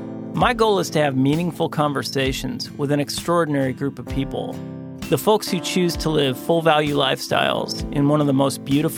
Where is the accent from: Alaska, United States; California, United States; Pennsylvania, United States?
Alaska, United States; When I was a kid growing up in Alaska, Vern Tejas was one of my heroes.